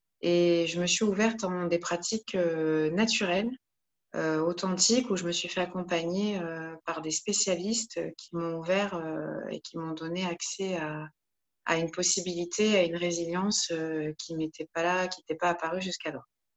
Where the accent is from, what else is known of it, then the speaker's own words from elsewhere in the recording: Provence-Alpes-Côte d'Azur, France; now in Lyon, France; Je suis originaire des Alpes-Maritimes. Je suis installée à Lyon depuis maintenant 6 ans.